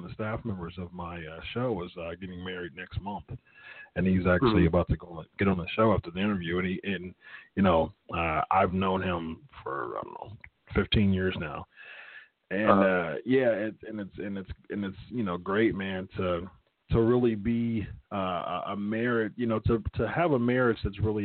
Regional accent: Columbus, Ohio, United States; Yeah, but I was born and raised in Columbus.

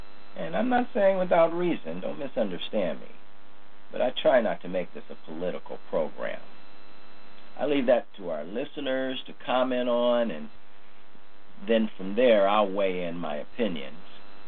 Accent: Cleveland, Ohio, United States; I can't forget Tamir in my hometown, Cleveland, Ohio.

